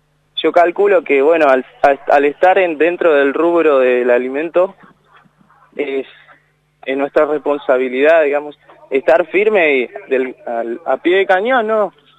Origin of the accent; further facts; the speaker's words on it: Argentina; nosotros como argentinos somos súper carnívoros